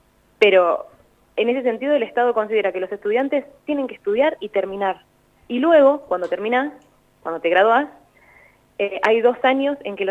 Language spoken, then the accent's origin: Spanish; Argentina; now in Denmark; es todo lo opuesto a lo que somos nosotros como argentinos.